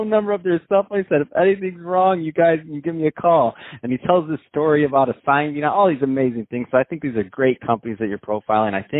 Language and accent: English; Michigan, United States; I'm from Michigan, and I still remember seeing him.